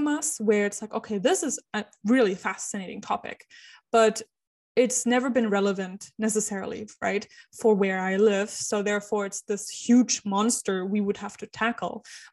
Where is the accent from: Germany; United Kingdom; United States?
Germany; accent: German; distance myself from being German and being associated with German. And I try to really train out my German accent and things like that.